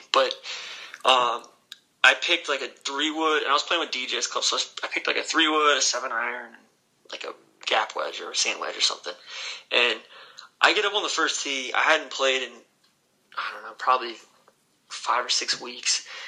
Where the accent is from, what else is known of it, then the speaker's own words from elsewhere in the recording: Atlanta, Georgia, United States; played with him a couple times growing up in Atlanta